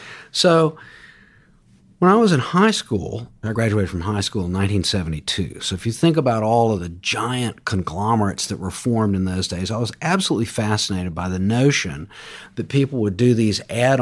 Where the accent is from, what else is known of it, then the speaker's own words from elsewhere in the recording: Jacksonville, Florida, United States; I grew up in Jacksonville, Florida. I was born in the mid-50s. My family had been in Florida for quite a while.